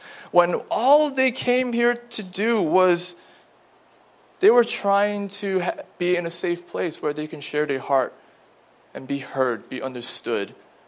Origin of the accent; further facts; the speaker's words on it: United States; Yeah, I'm talking Fahrenheit because we're American.